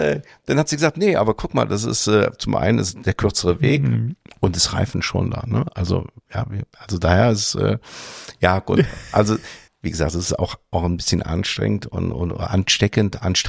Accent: Eifel, Germany; Ich bin in der Eifel groß geworden, das ist ländlich.

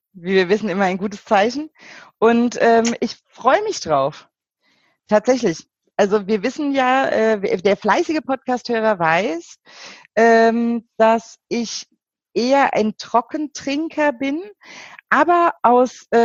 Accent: Rhineland-Palatinate, Germany; ich bin hier an der Weinstraße mit viel Wein aufgewachsen

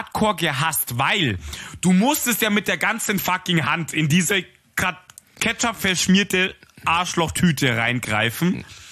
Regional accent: Munich, Bavaria, Germany; Ich bin Münchner Bub.

